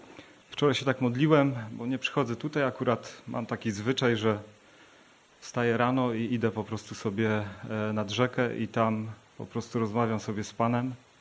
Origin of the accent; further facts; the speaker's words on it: Kuźnia Raciborska, Silesian Voivodeship, Poland; Ja jestem z Kuźni Raciborskiej, bracia.